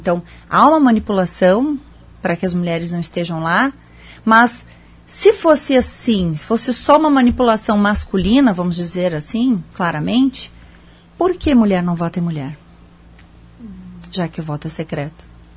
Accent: Rio Grande do Sul, Brazil; Sim, sou gaúcha, também tenho um escritório em São Paulo, atuo no Brasil todo

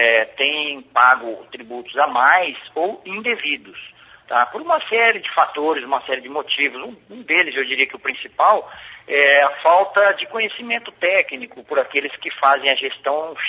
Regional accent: Brazil; partindo já para o campo como brasileiro em si

